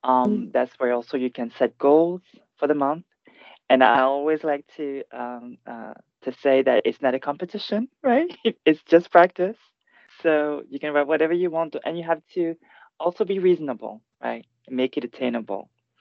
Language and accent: English; Guadeloupe; I'm from Guadeloupe, but Cambois is common to Guadeloupe and Martinique. Both islands have the culture of Cambois.